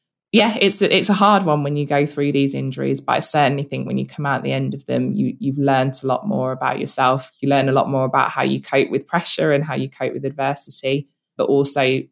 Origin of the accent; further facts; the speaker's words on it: Birmingham, West Midlands, United Kingdom; I, you know, was younger in Birmingham. So nice to think my family can be there, nice to play in my hometown